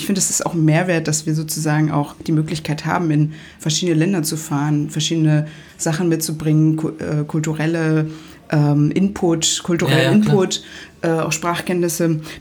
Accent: Germany; Ich bin ja selber, wir sind ja selber Deutsche.

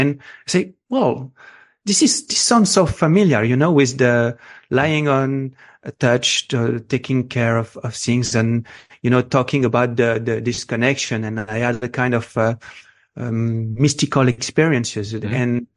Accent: Morocco; English is a second language; moved away; also born or lived in Europe; You know, I grew up in Morocco. I grew up in Europe.

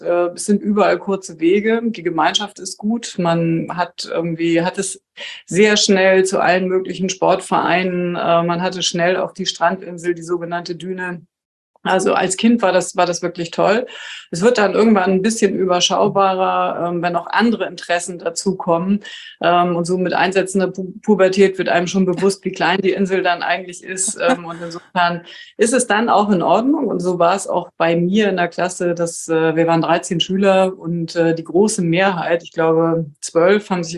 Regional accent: Heligoland, Schleswig-Holstein, Germany; Aber wir sind ein paar Wochen nach meiner Geburt tatsächlich nach Helgoland gezogen und insofern betrachte ich Helgoland halt tatsächlich als meine Heimat, weil da bin ich aufgewachsen.

